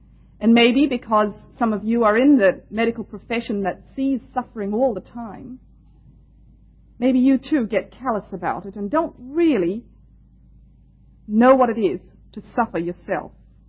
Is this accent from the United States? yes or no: no; India; also born or lived in Canada; now in Australia; I come from India, that's my home, so you will excuse my accent a little bit. I've been in Australia just 4 years. I've lived in Canada for about 10 years, on and off.